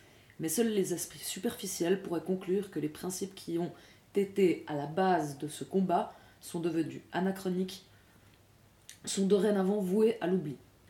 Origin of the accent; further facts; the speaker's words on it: La Chaux-de-Fonds, Neuchâtel, Switzerland; born there; À La Chaux-de-Fonds, ma ville natale, voilà.